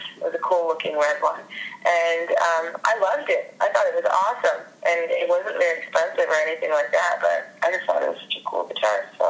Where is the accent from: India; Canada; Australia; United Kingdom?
Canada; now in United States; but we are both Canadian, and we met in Franklin, Tennessee.